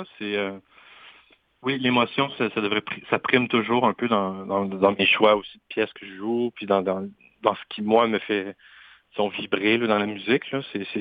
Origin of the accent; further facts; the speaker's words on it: Joliette, Quebec, Canada; moi, j'ai grandi à Joliette même. J'ai fait mes études à Joliette.